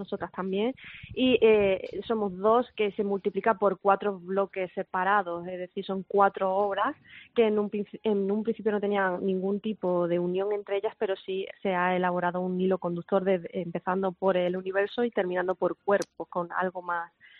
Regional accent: Málaga, Andalusia, Spain; en mi tierra, en Málaga.

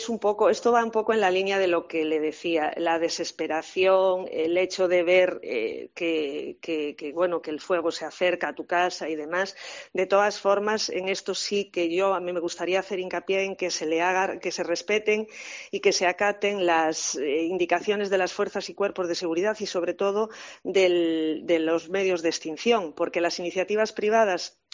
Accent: Ourense, Galicia, Spain; Soy de Ourense, con lo cual, bueno, pues desgraciadamente puedo decirle que nos llevamos la palma en materia de incendios forestales.

